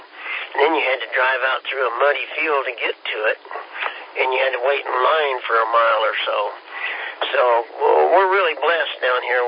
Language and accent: English; Kansas, United States; I'm from Kansas, and we're a little slow, Keith.